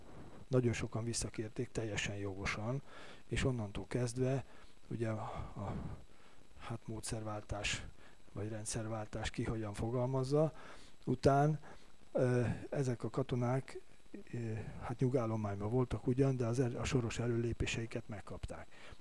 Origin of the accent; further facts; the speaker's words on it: Sopron, Győr-Moson-Sopron, Hungary; born there; és én már Sopronba születtem